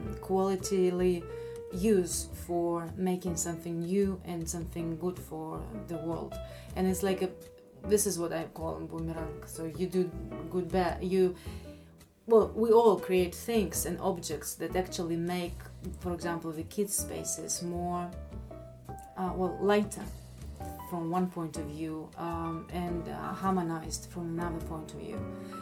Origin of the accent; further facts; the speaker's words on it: Siberia, Russia; I'm Russian, and I come from Siberia, where the nature dictates.